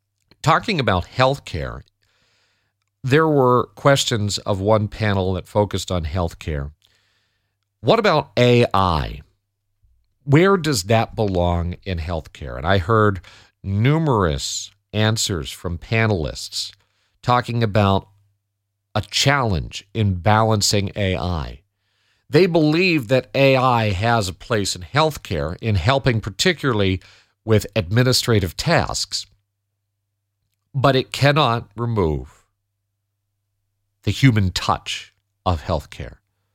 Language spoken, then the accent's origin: English; Connecticut, United States; Because I grew up in Connecticut. I went to school here in Connecticut.